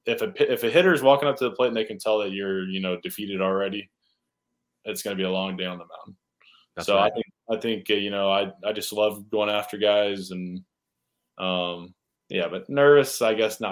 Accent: North Carolina, United States; born there; And I was born in North Carolina.

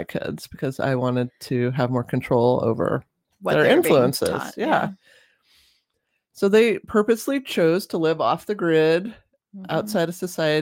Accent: California, United States; So I come from Santa Cruz County straight into like North Idaho land, which at that time was pretty rugged.

